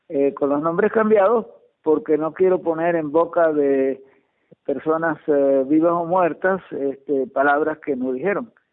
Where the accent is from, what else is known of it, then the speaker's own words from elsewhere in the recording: Cuba; now in United States; Sí, sí, yo me fui de Cuba en el año 1956.